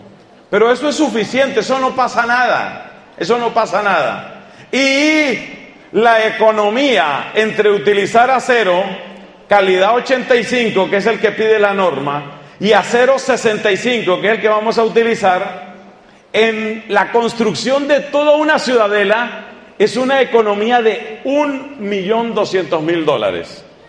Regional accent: Colombia; En mi país, Colombia, como en tantos otros lugares, hay un grave problema de corrupción

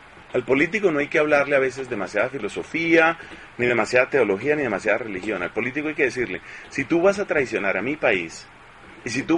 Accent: Costa Rica; yo soy tico

